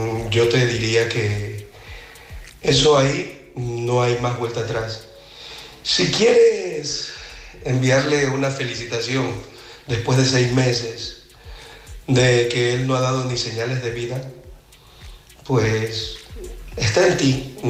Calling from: Barcelona, Catalonia, Spain; de Barcelona.

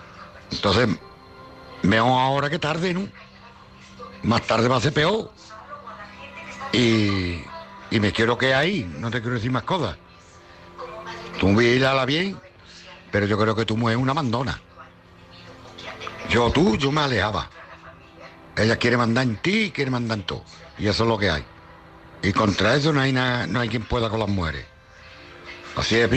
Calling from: Cádiz, Andalusia, Spain; de Cádiz.

